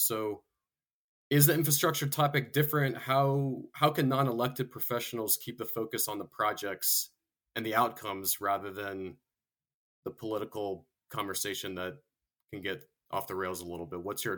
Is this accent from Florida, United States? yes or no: yes; Florida, United States; I am too. I went to high school and college there, so I'm familiar with Florida man and take no offense by it.